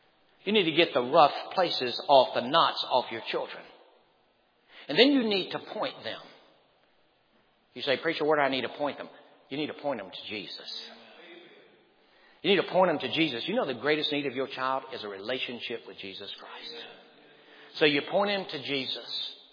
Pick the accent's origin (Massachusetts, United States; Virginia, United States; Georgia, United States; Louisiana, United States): Virginia, United States; Lynchburg; I remember when I was just a little boy growing up on Fillmore Street in Lynchburg, Virginia, we didn't have anything. We were very poor.